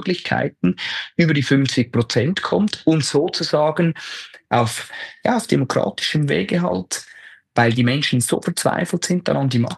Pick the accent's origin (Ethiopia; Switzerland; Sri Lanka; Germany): Switzerland; aus demokratischer Perspektive, als Schweizer gesprochen